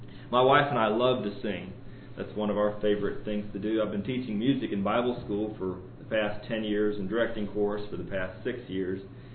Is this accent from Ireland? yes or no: no; Tennessee, United States; I grew up in Tennessee, where I was fortunate to attend only one school from kindergarten all the way through high school.